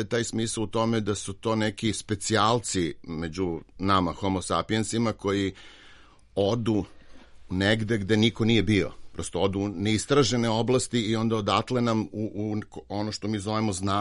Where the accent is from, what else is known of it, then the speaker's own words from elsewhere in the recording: Belgrade, Serbia; ja sam Beograđanin